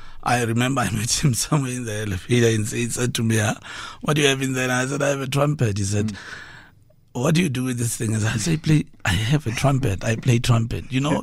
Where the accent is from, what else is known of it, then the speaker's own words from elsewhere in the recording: Jericho, North West, South Africa; I was puzzled, quite scared because I was from Jericho. Rural home.